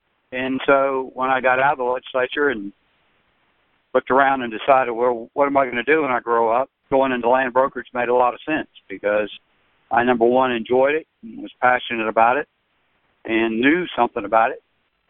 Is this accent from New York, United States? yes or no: no; Florida, United States; Well, I grew up in Central Florida and worked in the orange groves and went to the University of Florida